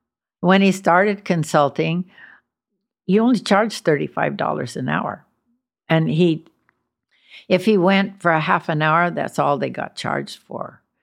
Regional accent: United States; And me, I'm American, so didn't travel that way.

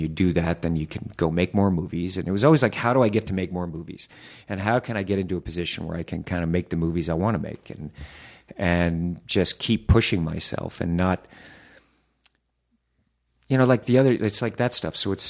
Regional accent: the South, United States; Mr. Hoffman, I was raised in the South. You know, did you have to get rid of your yes sir, no sir?

